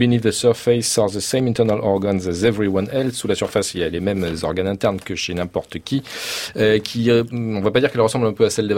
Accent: Istres, Provence-Alpes-Côte d'Azur, France; born there; je suis né à Istres, donc l'étang de Berre, je connais bien

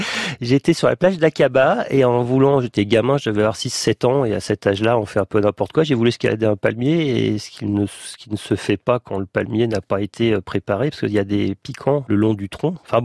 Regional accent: Grand Est, France; Mon enfance dans les Vosges, c'était ça.

